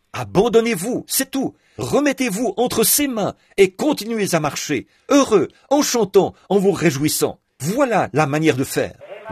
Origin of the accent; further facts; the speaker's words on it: United States; Bon, ici, je suis américain, et vous le savez.